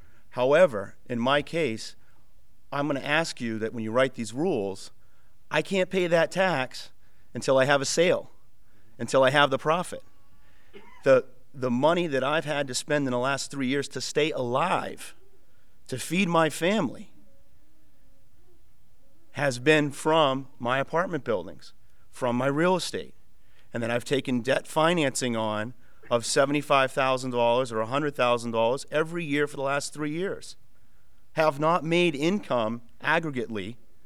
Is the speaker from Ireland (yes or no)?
no; Farmington, United States; am from the southern part of the state. I'm from Farmington. I actually share a Senate district with Conway